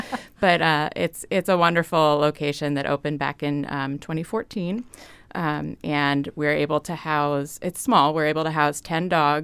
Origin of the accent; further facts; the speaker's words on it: New Jersey, United States; I grew up in New Jersey and had volunteered at a little local SPCA there and just loved the work.